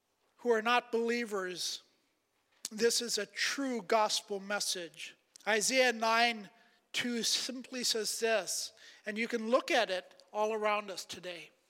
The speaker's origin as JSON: {"language": "English", "country": "Pakistan", "tie": "born or raised there", "said": "one of my favorite night in growing up in Pakistan was Christmas Eve, because Christmas Eve was actually different and special for us"}